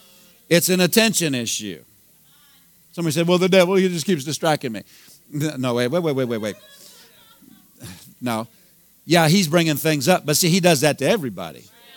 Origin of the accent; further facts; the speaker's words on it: Pennsylvania, United States; I grew up in Pennsylvania, and there was Amish here too.